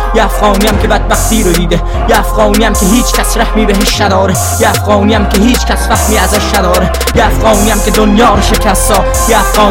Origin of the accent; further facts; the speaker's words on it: Afghanistan; منم یه افغانم، یه انسانم،